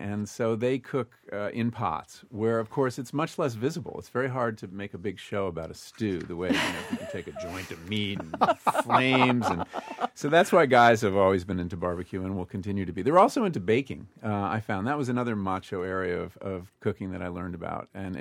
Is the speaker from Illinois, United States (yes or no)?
no; Berkeley, California, United States; You know, I come from Berkeley.